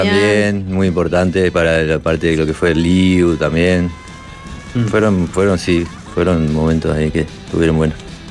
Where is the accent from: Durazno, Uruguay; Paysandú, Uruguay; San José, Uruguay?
Paysandú, Uruguay; now in Montevideo, Uruguay; yo en el 2005, creo, vine de Paysandú a Montevideo con una banda.